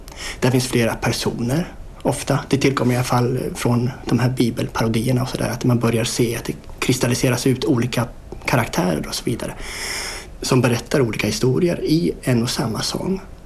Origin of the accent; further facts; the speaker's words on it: Sweden; Jag är född i Sverige, uppvuxen i Sverige.